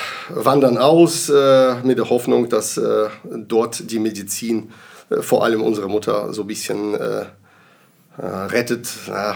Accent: Omsk, Omsk Oblast, Russia; German is a second language; now in Germany; Also nach Deutschland bin ich im Januar 1995 gekommen mit meiner Familie. Ja, was dahinter steckt, wir sind halt die typischen Russland-Deutsche

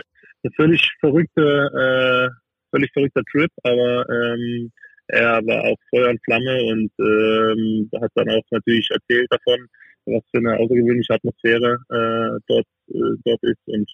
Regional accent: Freiburg, Baden-Württemberg, Germany; ich komme ja aus dem Breisgau, aus Freiburg, aus dem kompletten Süden, also kurz vor der Schweizer Grenze aufgewachsen.

